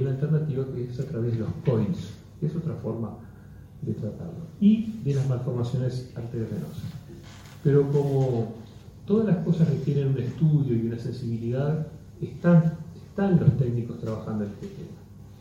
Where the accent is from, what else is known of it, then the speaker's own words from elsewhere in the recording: Uruguay; lo que somos los uruguayos